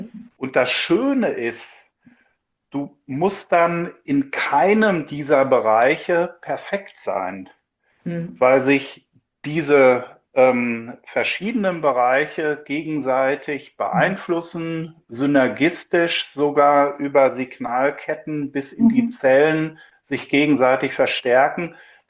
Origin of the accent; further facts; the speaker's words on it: Northern Germany, Germany; Viel Lakritz als Norddeutscher.